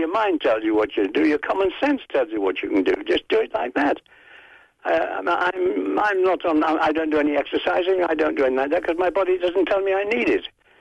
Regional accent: England, United Kingdom; moved away as an adult; Well, I'm an Englishman, as you may have guessed from my accent, and I came here in 1954, sent on a mission by a company, a London company I was working for

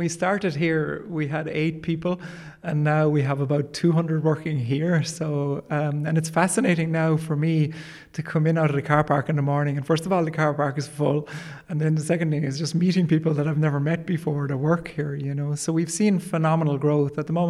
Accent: Clonakilty, Munster, Ireland; Yeah, so I grew up in Clonakilty in the 70s

